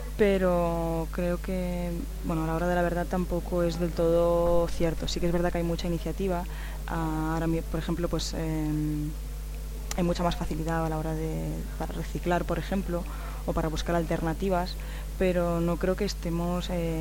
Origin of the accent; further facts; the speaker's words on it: Barcelona, Catalonia, Spain; tengo 29 años y vengo de Barcelona.